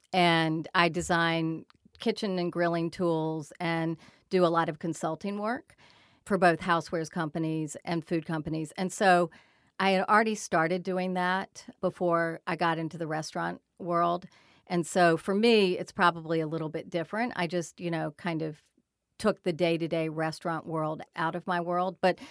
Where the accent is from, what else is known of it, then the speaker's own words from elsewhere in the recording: North Carolina, United States; You know, I grew up in North Carolina with space.